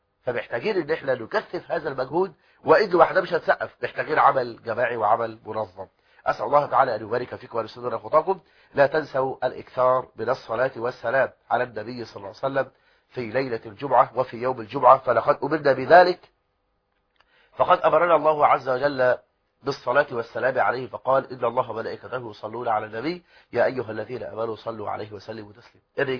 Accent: Egypt; بلدنا مصر والتي نحبها ملء السمع والبصر

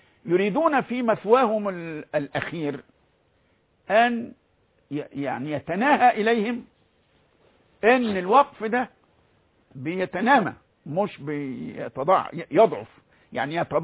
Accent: Egypt; على سبيل المثال، أن عندنا في مصر لجنة لتثمين الأراضي.

